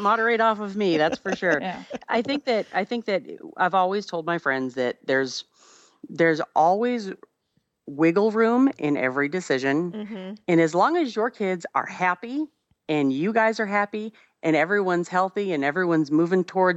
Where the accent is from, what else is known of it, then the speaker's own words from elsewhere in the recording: East Coast, United States; for a lot of my friends and growing up in the East Coast